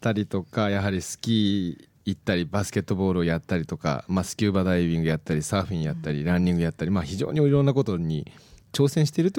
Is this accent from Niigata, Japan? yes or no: yes; Joetsu, Niigata, Japan; この自分の生まれ故郷の上越市に何かもっといいことはできないだろうかっていうふうなことが考えるようになりまして